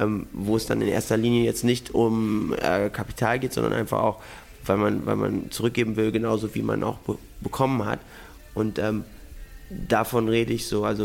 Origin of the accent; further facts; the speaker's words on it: Germany; ich bin in Deutschland groß geworden, ich war Messdiener, ich bin in einem sehr christlichen Dorf groß geworden